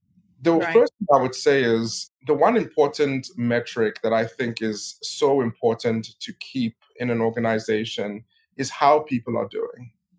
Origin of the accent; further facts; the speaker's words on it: South Africa; also born or lived in Nigeria; My background is such that I grew up in South Africa, but my family hails from the Congo. I was born in Nigeria.